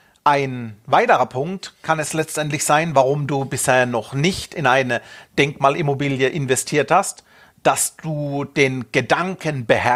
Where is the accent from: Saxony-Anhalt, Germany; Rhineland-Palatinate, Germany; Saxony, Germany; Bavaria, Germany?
Bavaria, Germany; Munich; Und bleiben wir wieder in meiner Heimatstadt in München, es wird schwierig.